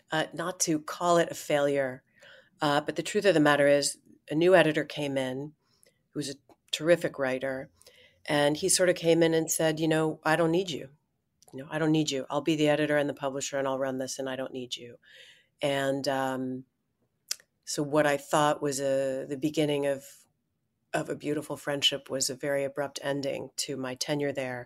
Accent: Delaware, United States; And it was at that point that I'm from Delaware.

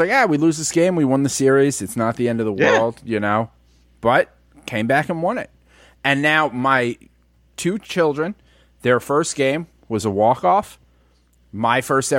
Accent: New Jersey, United States; I mean, I came from South Jersey

